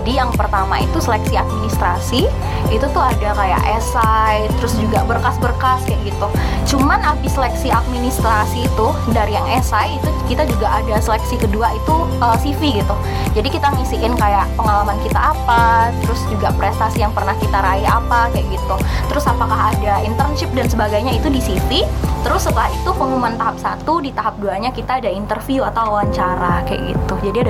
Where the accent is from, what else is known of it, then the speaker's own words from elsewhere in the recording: Pontianak, West Kalimantan, Indonesia; dari Prodi Manajemen Angkatan 2021, Fakultas Ekonomi dan Bisnis UNTAN. Asalku asli dari Pontianak